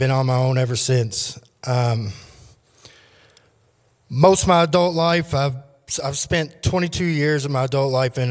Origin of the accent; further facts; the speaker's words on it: Louisville, Kentucky, United States; I'm 48 years old. I grew up in Louisville, Kentucky, in a broken home.